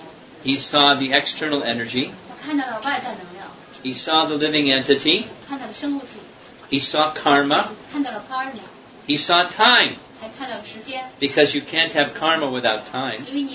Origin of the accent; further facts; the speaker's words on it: United States; I'm American.